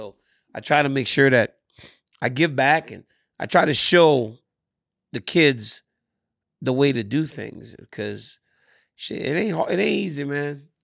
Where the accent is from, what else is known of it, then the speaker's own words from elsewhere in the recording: Louisiana, United States; Well, it's like that's why growing up in Louisiana, right? So we watched the wide world of sports on ABC because it was free.